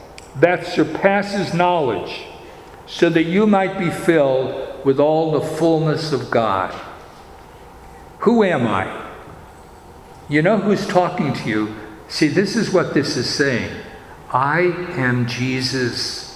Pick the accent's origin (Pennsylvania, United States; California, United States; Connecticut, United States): Pennsylvania, United States; Wilkes-Barre; born there; I was born on June the 13th, 1928, in Wilkes-Barre, Pennsylvania.